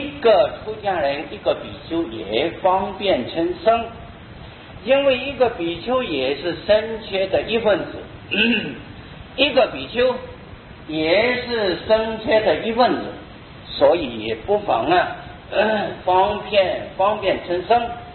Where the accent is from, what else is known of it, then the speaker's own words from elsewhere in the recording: Taiwan; 我们台湾人的习惯叫做乃名瓦名了